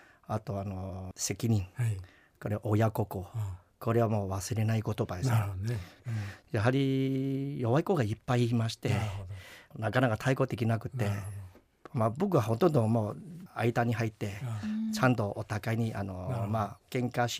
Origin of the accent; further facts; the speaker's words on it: Perak, Malaysia; Japanese is a second language; マレー半島のクアラルンプールの北の方にある、うん、あのペラ州ですね。